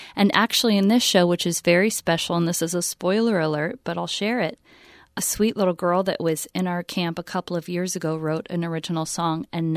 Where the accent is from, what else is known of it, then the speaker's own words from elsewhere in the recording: Kansas City, United States; I think growing up in Kansas City, I didn't think that that was possible.